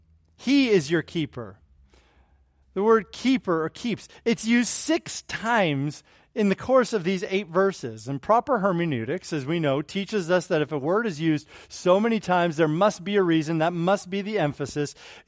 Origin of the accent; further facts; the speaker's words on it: Canada; also born or lived in Alaska; now in Bakersfield, United States; As a boy born and raised in Canada and then ministered at a church in Alaska for 3.5 years, I am as cold-blooded as they come.